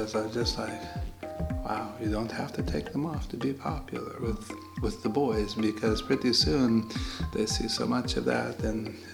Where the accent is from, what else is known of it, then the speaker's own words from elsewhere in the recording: United States; born there; Even though I was born in America, it makes me feel like I can think on a level of someone in Poland or Eastern Europe